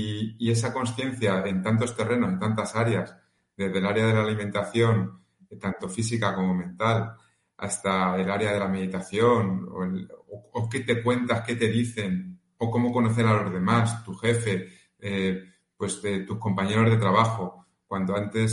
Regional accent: Toledo, Castilla-La Mancha, Spain; yo soy de Toledo, volvía a Toledo, y las vueltas a Toledo eran maravillosas.

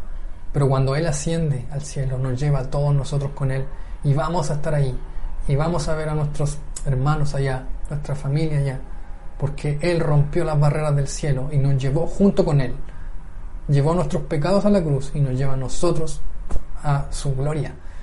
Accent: Chile; nuestra realidad como chilenos es que vivimos en el último lugar del mundo

